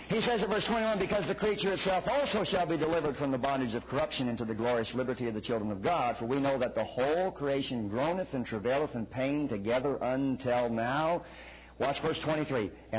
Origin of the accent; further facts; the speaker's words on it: the South, United States; I'm a Southerner, I reckon it, maybe it's so type thing.